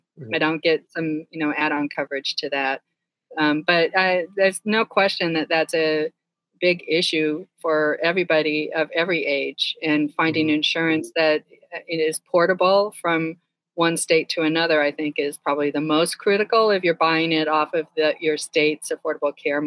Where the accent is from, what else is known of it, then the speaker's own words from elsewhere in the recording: California, United States; fortunately, my home state is California too